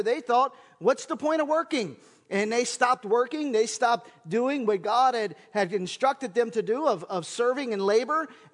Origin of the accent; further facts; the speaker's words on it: Manassas Park, Virginia, United States; I remember when I grew up in Manassas Park as a kid, myself and my older brother and two older cousins, we grew up, Costello Park was my backyard.